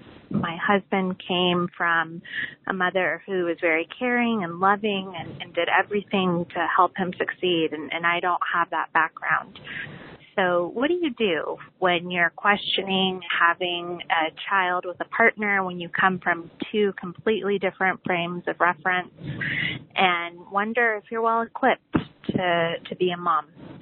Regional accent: Arizona, United States; And I'm from Arizona.

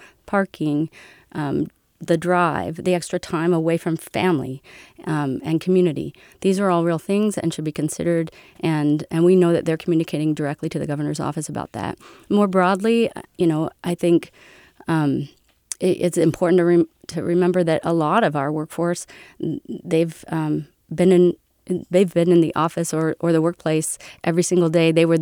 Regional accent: California, United States; I'm from Northern California, and we did move around a lot.

